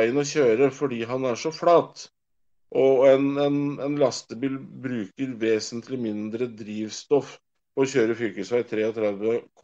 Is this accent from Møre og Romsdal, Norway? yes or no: no; Lørenskog, Akershus, Norway; now in Toten, Norway; jeg er født og oppvokst på Lørnskog. Jobbet som glassmester, håndverker og yrkesjåfør. Jeg flyttet oppover til Toten i 07